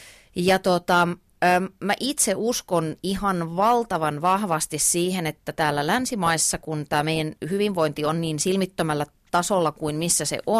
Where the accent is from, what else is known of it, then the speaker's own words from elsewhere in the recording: Ypäjä, Kanta-Häme, Finland; silloin kun mä olin pieni, niin mä asuin Ypäjällä, mä olen sieltä kotoisin. Ja vieläpä semmoisella Ypäjän aseman kylällä, jossa ei ollut yhtään muuta